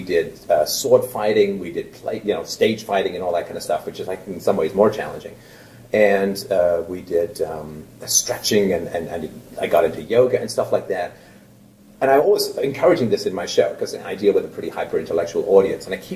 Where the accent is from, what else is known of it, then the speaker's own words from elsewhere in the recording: England, United Kingdom; I grew up in England.